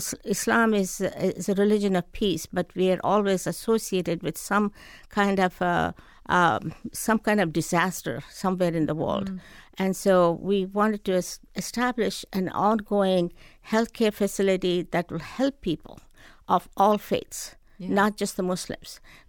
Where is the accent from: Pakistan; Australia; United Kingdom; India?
India; moved away as an adult; now in United States; I'm from India. And my husband and I, after our marriage, came here in 1967.